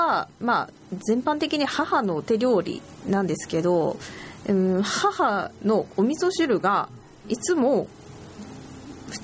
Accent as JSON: {"language": "Japanese", "region": "Saga", "country": "Japan", "said": "街の中、私佐賀なんですけど、街の中ほぼほぼ軽自動車が走ってるんですよね"}